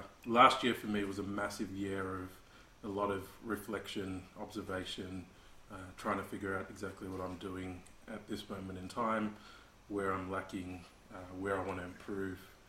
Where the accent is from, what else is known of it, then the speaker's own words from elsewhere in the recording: Sydney, New South Wales, Australia; also born or lived in Zimbabwe; now in Melbourne, Australia; I was born in Zimbabwe, came here when I was younger, so grew up in Sydney, now obviously working in Melbourne.